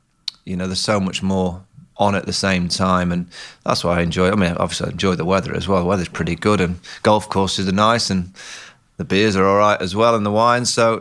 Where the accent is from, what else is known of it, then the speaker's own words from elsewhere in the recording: Sheffield, Yorkshire and the Humber, United Kingdom; also born or lived in Salford / Manchester; now in Australia; Yeah, I was born in Salford. And then I moved to Sheffield with my dad's job when I was eight or nine.